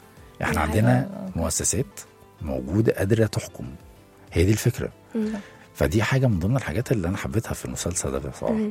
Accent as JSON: {"language": "Arabic", "country": "Egypt", "said": "تحس ان كده في رابطه كده ما بين البشر عندنا في مصر."}